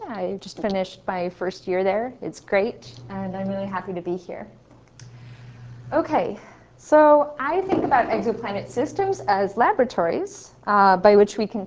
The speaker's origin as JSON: {"language": "English", "region": "Hawaii", "country": "United States", "lives_now": "Santa Barbara, United States", "said": "I come from Hawaii, which is a place with slightly warmer beaches."}